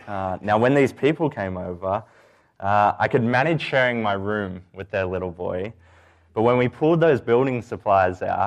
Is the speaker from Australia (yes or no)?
yes; Australia; now in Canada; I'm an intern here, and I'm from Australia. We've been over here in Canada for about 10 months with my wife, Abby.